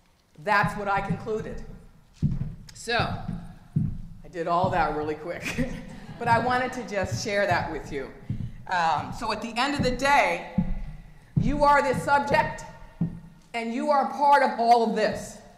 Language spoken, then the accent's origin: English; Philadelphia, Pennsylvania, United States; born there; I have mom, a dad, I was born in Philadelphia.